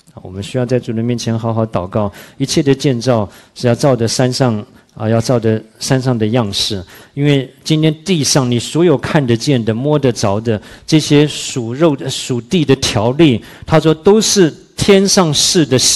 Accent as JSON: {"language": "Chinese", "region": "Shandong", "country": "China", "said": "我说我不是啊，我说我是山东人"}